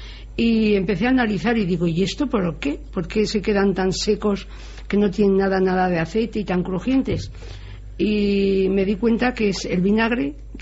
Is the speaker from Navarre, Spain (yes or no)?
yes; Navascués, Navarre, Spain; also born or lived in Zaragoza; Yo soy de Navascués. Y a los 18 años nos tuvimos que venir a Tudela, que entonces era como si te irías de punta a punta de España, por motivos de trabajo de mi padre. Y luego yo estuve en Zaragoza hasta los 20 años, de 18 a 20 estuve en Zaragoza